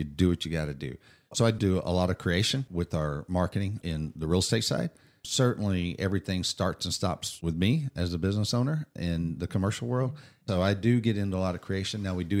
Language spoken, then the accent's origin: English; Houston, Texas, United States; Yeah, I grew up in East Houston and I grew up in the 70s and 80s in East Houston. And number one, it was a very rough area.